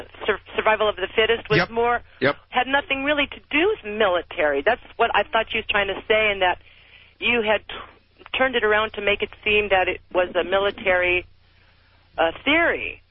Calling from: New Orleans, Louisiana, United States; New Orleans.

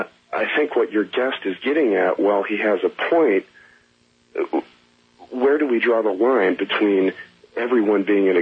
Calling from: Hollywood, California, United States; Oh, I'm sorry. I'm calling from Hollywood.

